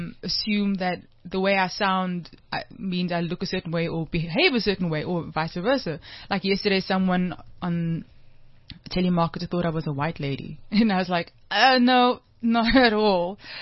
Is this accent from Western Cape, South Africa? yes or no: yes; Cape Town, Western Cape, South Africa; people don't realize that I'm from South Africa, from Cape Town, and I'm like, no, I'm South African, I'm from here.